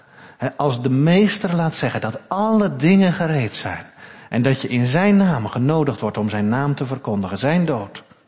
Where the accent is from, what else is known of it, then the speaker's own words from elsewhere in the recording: Gelderland, Netherlands; Ik kom zelf van de Veluwe, daar gebruiken we wat minder woorden.